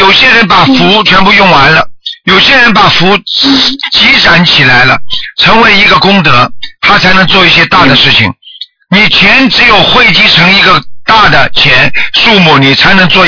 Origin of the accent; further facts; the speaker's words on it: China; 而我们中国人呢，在海外呢，我们就喜欢有点节虚